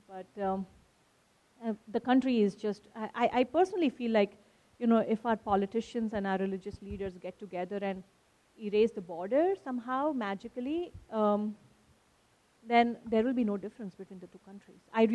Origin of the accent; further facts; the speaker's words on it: India; English is a second language; And I speak Urdu, but I have a different accent. So the lassi stall maker, he picked up on my accent, and he said, "Are you from India?" And I said, "Yes."